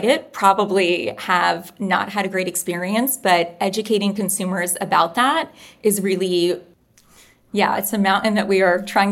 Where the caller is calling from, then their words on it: New York, United States; I'm calling from New York, New York, and I'm the co-founder of Swear.